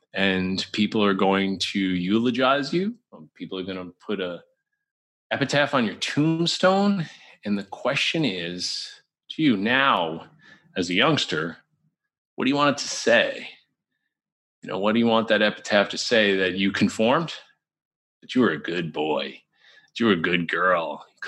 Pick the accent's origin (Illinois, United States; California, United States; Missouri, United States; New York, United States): New York, United States; I'm also kind of a Weisenheimer and I'm like a New Yorker.